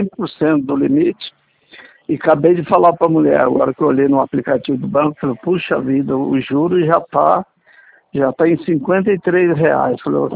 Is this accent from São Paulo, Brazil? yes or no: no; Mato Grosso do Sul, Brazil; Só falou do governador da Bahia, mas só que eu sou de Mato Grosso do Sul.